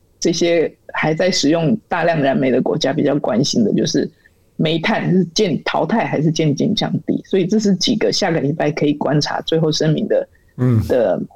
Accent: Taiwan; 然后他知道我是台湾人，他说：“你们台湾很先进，你们的冷气节能冷气已经非常普及了。”

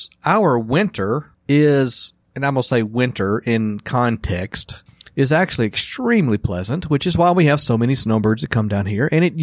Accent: Mississippi, United States; Now, growing up in South Mississippi, I grew up in heat.

